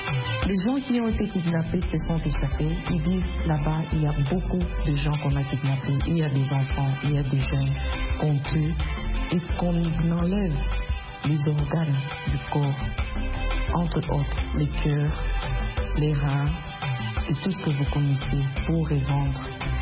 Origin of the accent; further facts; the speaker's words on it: Katanga, DR Congo; intervenir pour nous en tant que Congolais, plus en tant que Katangais.